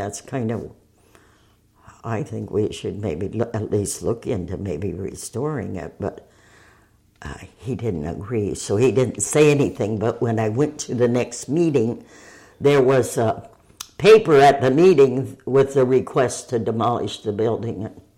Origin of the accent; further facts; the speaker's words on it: East Moline, Illinois, United States; also born or lived in Iowa / Ohio; Illinois. I was born in Illinois, the Quad Cities, or East Moline, and then I raised my family in Illinois, Iowa, Ohio.